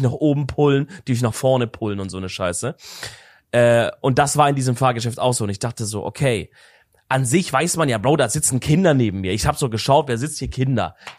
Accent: Stuttgart, Baden-Württemberg, Germany; zum Beispiel bei uns in Stuttgart heißt ja der Wasen.

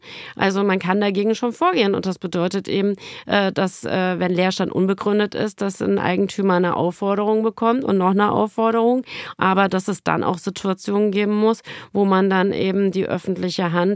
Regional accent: Frankfurt, Hesse, Germany; In meiner Heimatstadt in Frankfurt ist gerade ein Kino, das jahrelang leer stand, ist jetzt gerade besetzt worden.

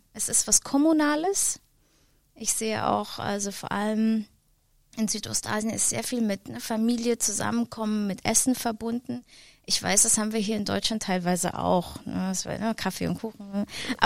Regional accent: Laos; ich bin viele Jahre in Laos aufgewachsen

